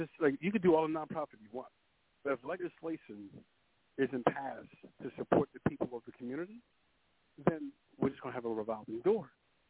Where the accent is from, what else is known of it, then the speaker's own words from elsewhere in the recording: Philadelphia, Pennsylvania, United States; also born or lived in Brooklyn, New York; And when I grew up in the Kensington and Frankfurt neighborhood, coming from Brooklyn, New York, and coming over to Philadelphia, when I was a child in Frankfurt